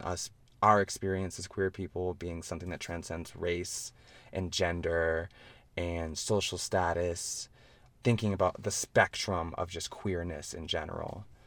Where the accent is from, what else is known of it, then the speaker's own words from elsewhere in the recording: United States; I'm Haitian and I'm also American.